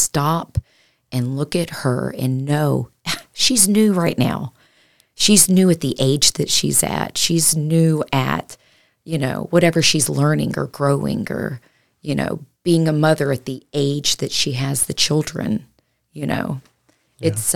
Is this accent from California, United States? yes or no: no; East Point, Georgia, United States; also born or lived in DeKalb; Well, born and raised in Georgia, young mom from a broken home, but Henry County, East Point, born in DeKalb, and just traveled all over Georgia